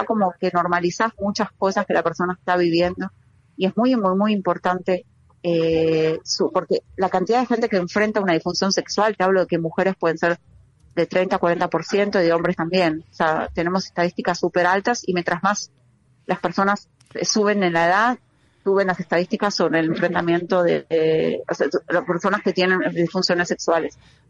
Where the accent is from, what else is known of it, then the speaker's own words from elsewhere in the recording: Haifa, Haifa District, Israel; yo hago en Haifa porque soy de Haifa